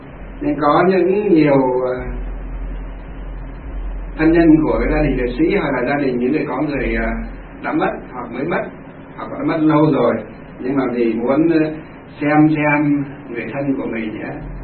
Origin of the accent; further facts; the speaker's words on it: Thanh Luong, Hòa Bình, Vietnam